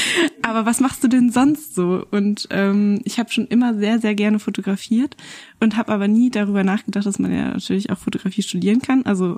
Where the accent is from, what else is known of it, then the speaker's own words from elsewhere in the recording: Wolfsburg, Lower Saxony, Germany; Das Kunstmuseum Wolfsburg, wo ich aufgewachsen bin